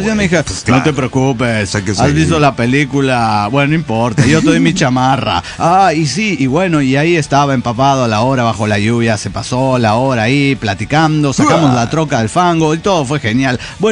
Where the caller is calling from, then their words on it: Zacatecas, Mexico; de Zacatecas, México.